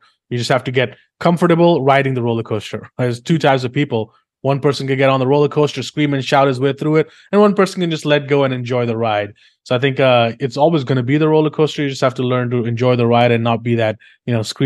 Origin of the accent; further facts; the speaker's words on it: India; moved away as an adult; now in London, United Kingdom; So I was born and raised in India, and I moved to London and just, you know, get my college degree and everything.